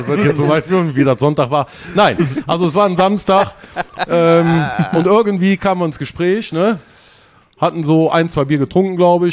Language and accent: German; Erkelenz, North Rhine-Westphalia, Germany; Stimmt, ich komme aus Erkelenz. Also um euch mal irgendwie zu sagen, wo es so ungefähr liegt, zwischen Düsseldorf, Aachen und Köln. Oder 20 Kilometer von München-Gladbach.